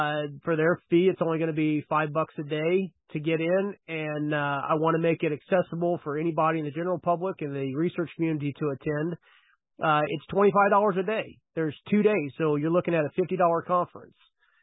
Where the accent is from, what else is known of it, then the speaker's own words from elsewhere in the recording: Olathe, Kansas, United States; Olathe, Kansas, my hometown.